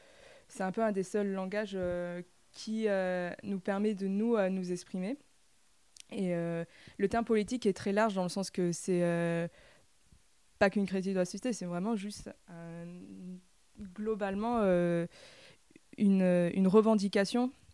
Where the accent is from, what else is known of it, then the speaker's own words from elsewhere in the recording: Occitanie, France; Et je viens d'Ariège, donc vraiment le coin rural, c'est tout le département qui est rural. Que des coins paumés, que des patelins.